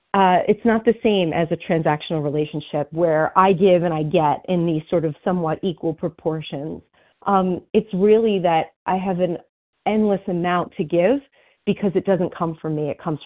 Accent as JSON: {"language": "English", "region": "New Jersey", "country": "United States", "said": "I'm from New Jersey"}